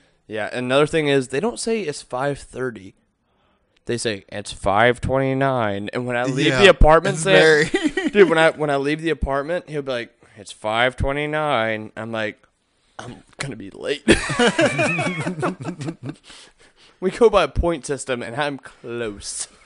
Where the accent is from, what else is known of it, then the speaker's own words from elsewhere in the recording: Canada; Actually, I'm from Canada. I got this accent through...